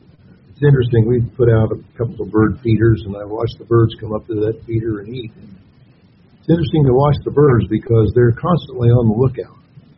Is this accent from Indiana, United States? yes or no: yes; Kokomo, Indiana, United States; I was raised in Kokomo, Indiana, 214 West Elm Street. You can't get much more mainline Indiana U.S. citizen than that.